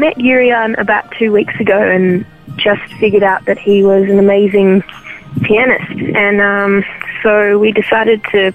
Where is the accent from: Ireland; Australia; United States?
Australia; And I'm from Australia.